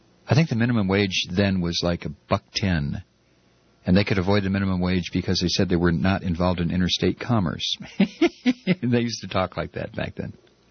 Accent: Toledo, Ohio, United States; Of course, I grew up in Toledo, Ohio. Blue-collar, unionized city.

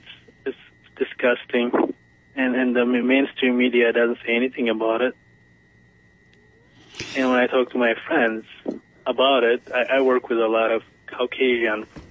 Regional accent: Ethiopia; English is a second language; And I am originally from Ethiopia

